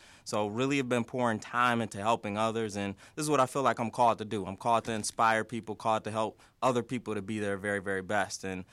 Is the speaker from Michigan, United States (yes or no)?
yes; Detroit, Michigan, United States; First, I'm a diehard sports fan. I'm from Detroit, Michigan.